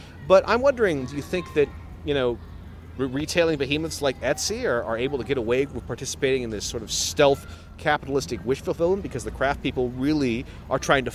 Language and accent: English; San Francisco, California, United States; also born or lived in Berkeley; As I grew up in San Francisco and Berkeley, you'd see people with dyed hair